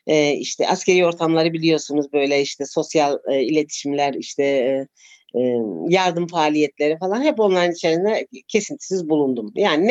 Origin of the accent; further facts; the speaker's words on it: Gaziantep, Turkey; born there; Ben 1964'te Gaziantep'te dünyaya gelmişim.